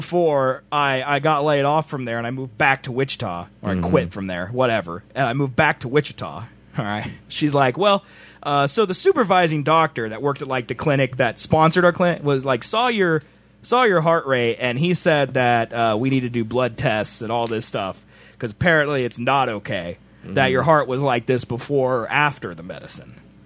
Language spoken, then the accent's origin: English; Canada; Maybe he's excited we're from Canada.